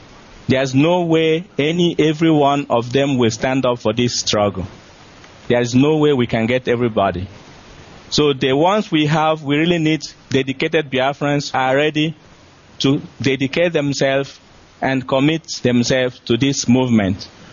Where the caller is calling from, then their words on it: Switzerland; I'm calling from Switzerland.